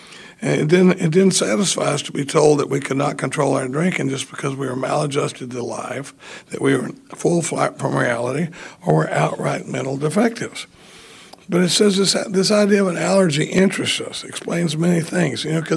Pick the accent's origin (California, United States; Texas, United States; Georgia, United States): Texas, United States; Dallas; now in Austin, United States; I grew up in Dallas. I live in Austin now. I've been in Austin since 77